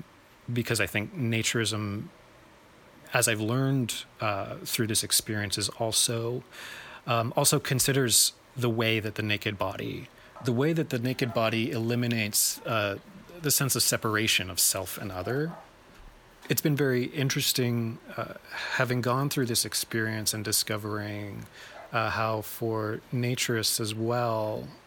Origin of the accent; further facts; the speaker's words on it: Toronto, Ontario, Canada; now in Helsinki, Finland; I am originally from Toronto, Canada, but I've been living for the past 3 years in Helsinki, Finland, and this year have been dividing my time between both cities.